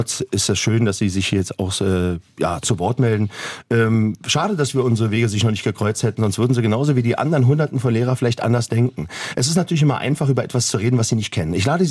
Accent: Berlin, Germany; ich komme aus Berlin-Neukölln. Und das heißt, wir haben dort auch einen ziemlich hohen Migrationshintergrund.

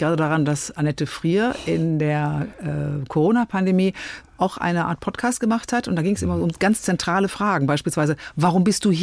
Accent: North Rhine-Westphalia, Germany; Ich bin auch Rheinländerin.

